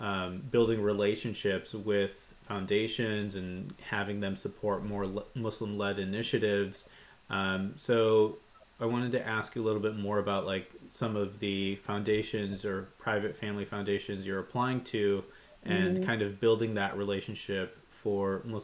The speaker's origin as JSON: {"language": "English", "town": "Detroit", "region": "Michigan", "country": "United States", "tie": "born or raised there", "said": "because I was born and raised in Detroit."}